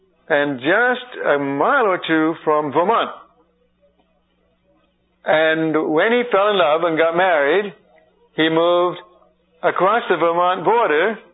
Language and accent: English; England, United Kingdom; born there; I was born in England. I don't know which side I'm on in this war.